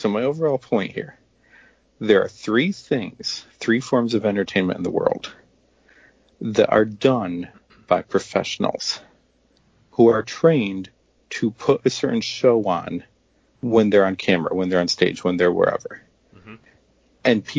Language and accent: English; Watertown, New York, United States; I grew up in Watertown, which is closer to the Canadian border than to another U.S. city.